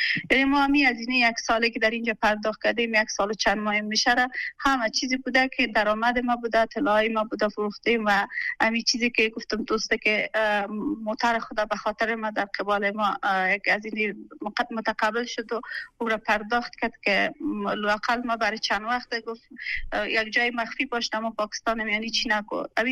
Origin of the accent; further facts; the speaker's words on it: Afghanistan; now in Pakistan; ما افغان هستیم اینجا زندگی میکنیم